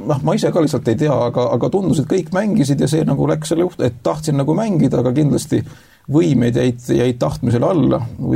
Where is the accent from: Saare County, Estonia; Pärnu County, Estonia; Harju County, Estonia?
Saare County, Estonia; Hellamaa; born there; mina sündisin Hellamaal ja noh, nagu ma ütlesin, et selline sega perekonnas, kus on juured rahvusvahelises perekonnas, kus on juured Hiiumaalt, Köönastult, Sõrvest ja Muhumaalt.